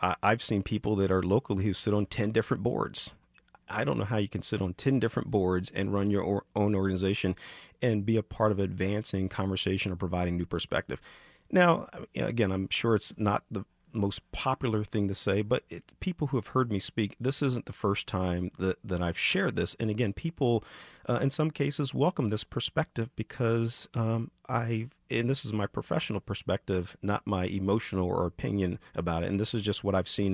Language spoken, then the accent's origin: English; New Jersey, United States; I grew up in South Jersey, and in South Jersey, it was the Delaware Valley, Pennsylvania, Delaware, and New Jersey